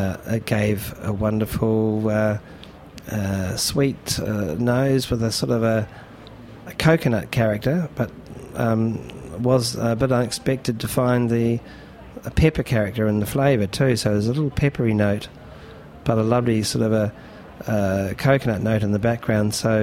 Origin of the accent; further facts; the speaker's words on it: Marlborough, New Zealand; Marlborough is the province where my hometown is in the South Island.